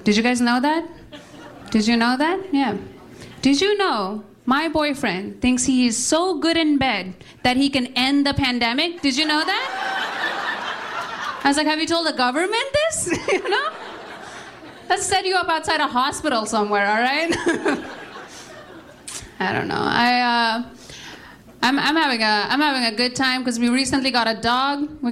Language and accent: English; Nepal; I grew up in Nepal. I went to an all-girl Catholic boarding school in Nepal, which is a school full of Hindu children and extremely Catholic nuns.